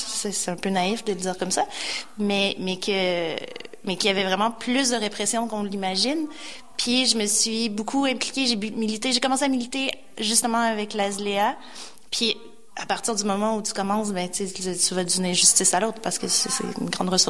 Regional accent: Quebec City, Quebec, Canada; J'ai grandi à Québec, puis quand j'avais 16 ans, je passais mon temps, je traînais sur les Portes Saint-Jean.

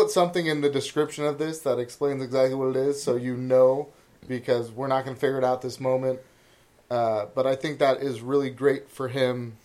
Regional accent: Sonoma, California, United States; So we're from Sonoma, California, wine country, about an hour north of San Francisco.

